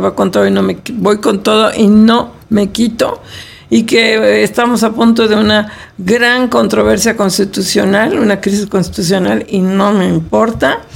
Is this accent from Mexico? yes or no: yes; Mexico